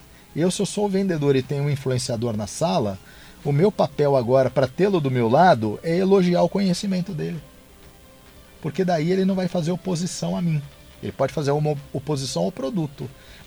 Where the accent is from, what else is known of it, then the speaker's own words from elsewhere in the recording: São Paulo, Brazil; eu sou aqui de São Paulo